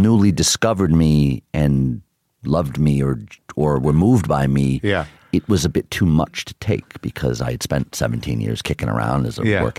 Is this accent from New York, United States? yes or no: yes; Queens, New York, United States; I mean, I think growing up in Queens, it was very important to me not to change in the wrong ways.